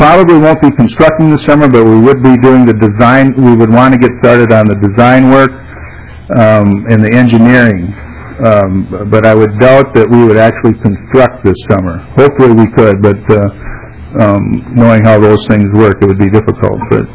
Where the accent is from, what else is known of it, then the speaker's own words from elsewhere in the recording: Appleton, Wisconsin, United States; I'm from Appleton.